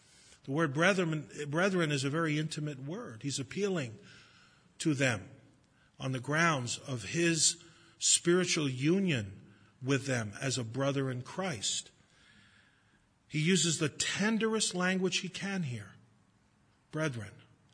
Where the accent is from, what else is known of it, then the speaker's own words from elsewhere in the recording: Brooklyn, New York, United States; I'm a Jew from Brooklyn, he's from the Midwest, I'm white, he's black, but we're brothers.